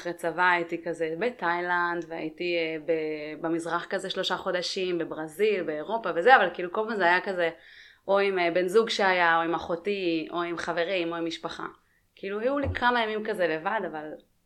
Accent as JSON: {"language": "Hebrew", "town": "Grofit", "region": "Southern District", "country": "Israel", "tie": "born or raised there", "said": "אני בת 33, גדלתי בגרופית בערבה"}